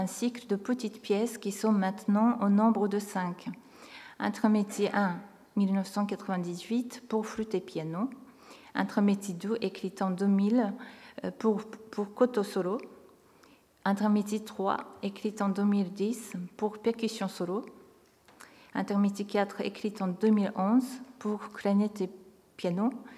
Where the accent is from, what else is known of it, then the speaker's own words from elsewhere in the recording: Tokyo, Japan; moved away as an adult; now in Paris, France; après avoir obtenu un master de la composition à Tokyo, ma ville natale. Cela fait plus que 20 ans, avec quelques intermittences, que j'habite à Paris.